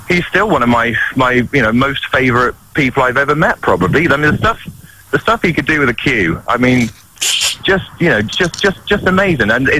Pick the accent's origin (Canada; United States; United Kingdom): United Kingdom; East of England; I'm actually from Norfolk originally, but we're going up to my auntie's house in Prestatyn.